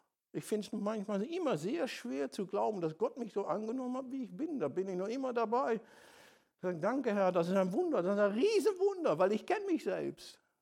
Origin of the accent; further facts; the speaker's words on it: Netherlands; ich bin ein Holländer